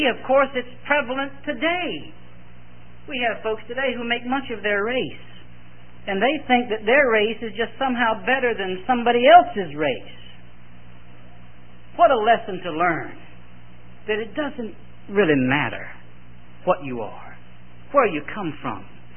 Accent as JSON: {"language": "English", "country": "United States", "said": "I am very glad to be an American."}